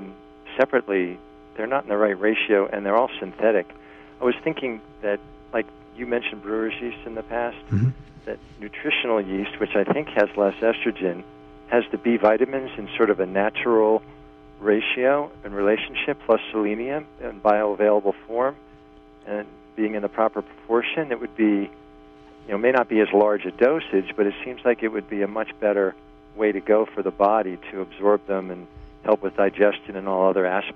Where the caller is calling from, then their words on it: Long Island, New York, United States; I'm from Long Island, and my question is...